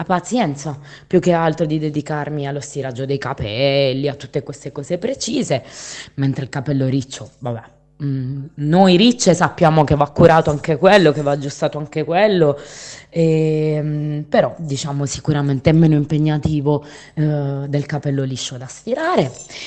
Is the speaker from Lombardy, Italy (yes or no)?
yes; Bergamo, Lombardy, Italy; come voi sapete che vengo da Bergamo Alta